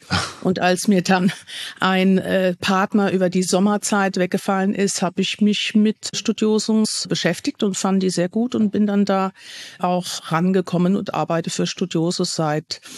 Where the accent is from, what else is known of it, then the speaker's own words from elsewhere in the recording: Rhineland-Palatinate, Germany; Ich lebe in der Pfalz, ich bin in der Pfalz aufgewachsen, aber meine Eltern und auch meine Staatsangehörigkeit ist niederländisch.